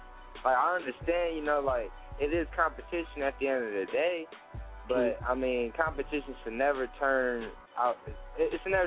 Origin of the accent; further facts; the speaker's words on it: Long Beach, California, United States; born there; I was born in Long Beach, bro.